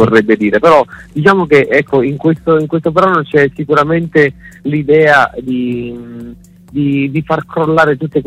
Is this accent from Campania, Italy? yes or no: yes; Naples, Campania, Italy; siamo tutti due napoletani